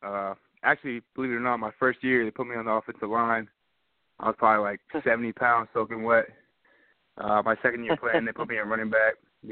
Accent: New Hampshire, United States; I really like UNH as my home state, New Hampshire.

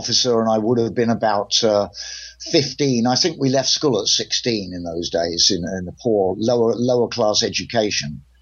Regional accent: Camberley, South East England, United Kingdom; also born or lived in London; I grew up in the country. I was born in London, but I grew up in the Surrey Delta, as we blues men like to call it, the Camberley Delta, the suburban delta of blues.

